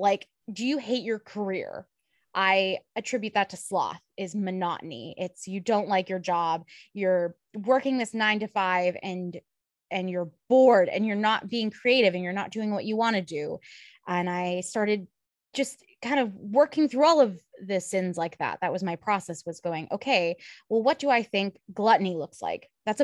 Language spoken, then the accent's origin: English; Merrimack, New Hampshire, United States; I grew up in Merrimack, New Hampshire, doing theater from the time I was 5, and I was very passionate about it.